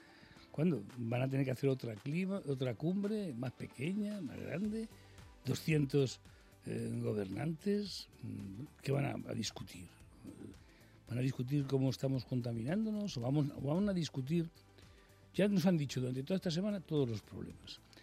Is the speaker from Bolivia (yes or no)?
no; Spain; como ciudadano español, como ciudadano del mundo